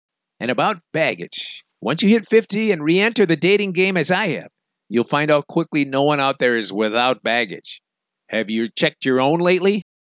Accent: Denver, Colorado, United States; In my hometown of Denver, I was always a five going after eights.

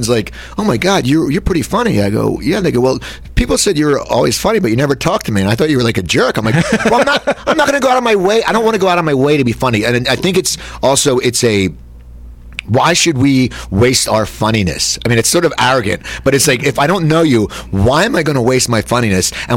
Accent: Cherry Hill, New Jersey, United States; I forgot because I'm from Cherry Hill.

